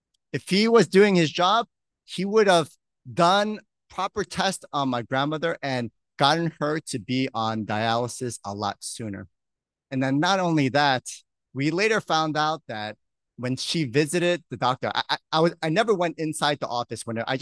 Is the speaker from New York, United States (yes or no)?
yes; New York, United States; When I was growing up in New York, I was, my dad's a pastor, my mom was a nurse